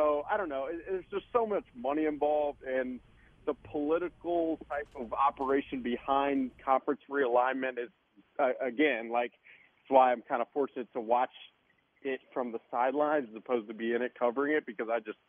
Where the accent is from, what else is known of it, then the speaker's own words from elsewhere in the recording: Birmingham, Alabama, United States; I grew up in Birmingham, which for people that don't know, I mean, the SEC is based there.